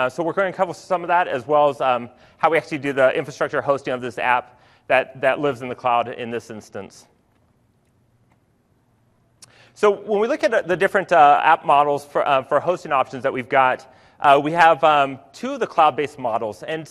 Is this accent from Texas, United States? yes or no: yes; Dallas, Texas, United States; I'm also from Dallas.